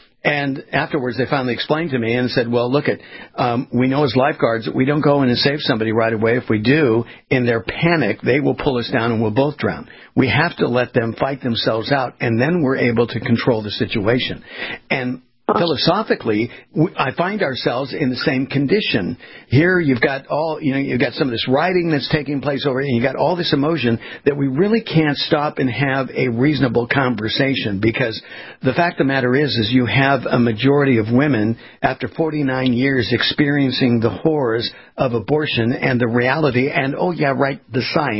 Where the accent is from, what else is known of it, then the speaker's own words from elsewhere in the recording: California, United States; I grew up in California on the West Coast, near the water